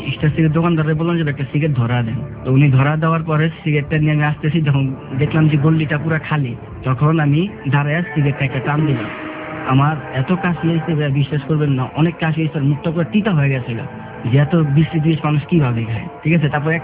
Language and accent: Bangla; Dhaka, Dhaka Division, Bangladesh; born or raised there; also born or lived in Chaumuhani